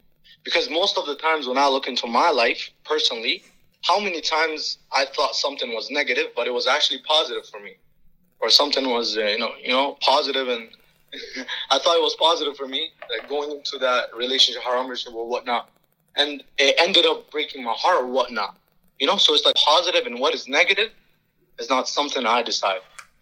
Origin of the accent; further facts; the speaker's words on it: Toronto, Ontario, Canada; I'm from Regent Park. And I'm 16 years old. I go to Jarvis Collegiate Institute.